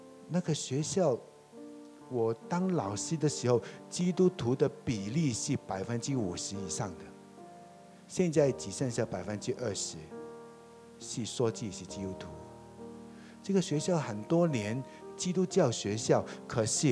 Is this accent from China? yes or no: no; Taiwan; 这群人后来他知道我们是台湾来的，怎么会有一群人从台湾来到这边爱以色列爱叙利亚